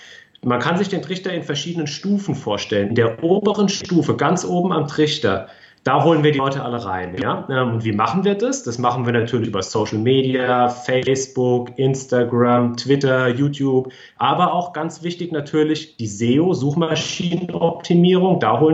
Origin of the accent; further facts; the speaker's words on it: Bensheim, Hesse, Germany; born there; Nee. Ich bin gebürtiger Bensheimer.